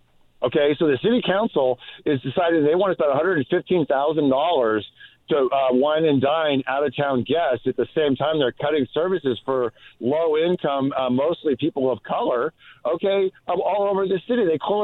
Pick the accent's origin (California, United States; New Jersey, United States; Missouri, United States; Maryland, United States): California, United States; I'm from Silicon Valley, okay?